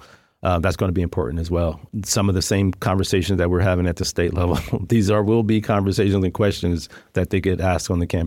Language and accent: English; San Antonio, Texas, United States; when they say where you're from, where you live, I don't say, oh, I'm in District 10. I say I'm from San Antonio.